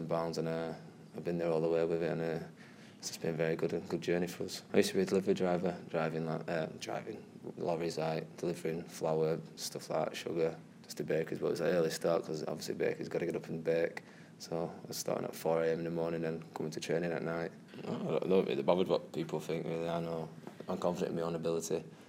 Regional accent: Preston, North West England, United Kingdom; And obviously, you got your Sheffield United away, but I'm from Preston. I played Preston North End at Deepdale.

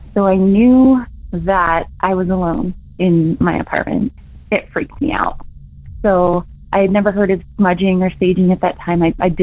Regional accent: Utah, United States; Hey, Derek. … I'm from Utah.

